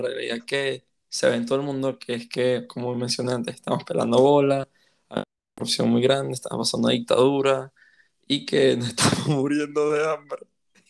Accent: Venezuela; como jóvenes venezolanos el día de hoy

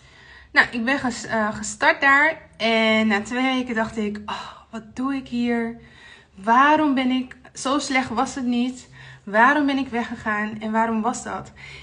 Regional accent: Haarlem, North Holland, Netherlands; born there; die voor het eerst terug verhuisd naar Haarlem, mijn geboortestad. Want ik kon niet aarden in Den Haag.

